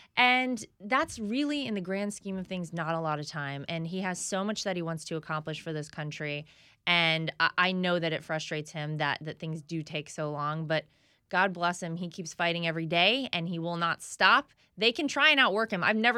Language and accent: English; North Carolina, United States; I went to a rally with him in my home state of North Carolina.